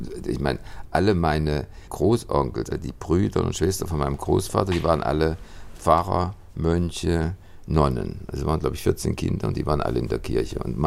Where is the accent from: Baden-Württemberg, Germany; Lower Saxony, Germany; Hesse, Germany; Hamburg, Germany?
Baden-Württemberg, Germany; also born or lived in Rastatt; da, wo ich aufgewachsen bin, in der Provinz, in einem kleinen Dorf am Rhein, als ich in die Schule kam, wurde ich dann versetzt ins Elternhaus nach Rastatt. Oddersdorf ist es.